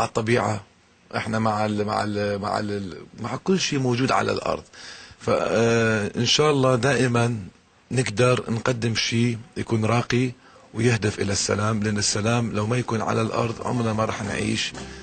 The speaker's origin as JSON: {"language": "Arabic", "country": "Iraq", "said": "لو تشوفونا على المسرح احنا عراقيين"}